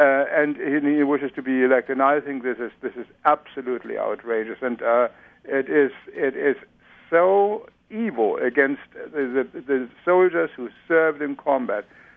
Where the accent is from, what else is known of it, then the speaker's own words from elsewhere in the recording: Leipzig, Saxony, Germany; having been a child in World War II, I also know that civilian lives do get destroyed, as they did in my hometown of Leipzig during World War II during a bombing.